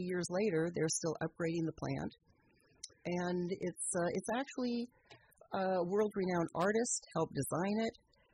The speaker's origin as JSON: {"language": "English", "town": "Petaluma", "region": "California", "country": "United States", "tie": "born or raised there", "said": "You know, growing up in Petaluma"}